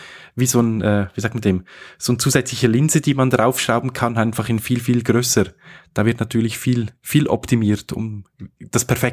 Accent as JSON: {"language": "German", "country": "Switzerland", "said": "Was bei uns in der Schweiz, ich sage nicht wie sagt man, was man immer wieder sieht bei uns in der Schweiz"}